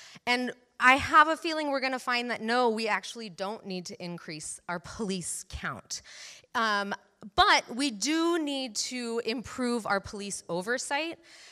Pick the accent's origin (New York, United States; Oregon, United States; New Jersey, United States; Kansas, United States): Oregon, United States; I am from the Arbor Lodge neighborhood, previously Overlook, previously Irvington. They are all very close to my heart.